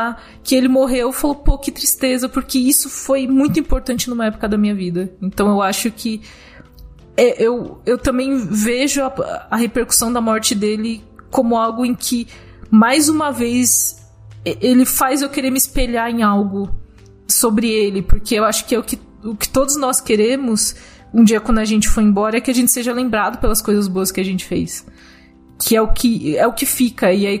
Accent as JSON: {"language": "Portuguese", "town": "Santana de Parnaíba", "region": "São Paulo", "country": "Brazil", "tie": "born or raised there", "said": "uma menina de 11 anos crescendo em Santana de Parnaíba, em São Paulo."}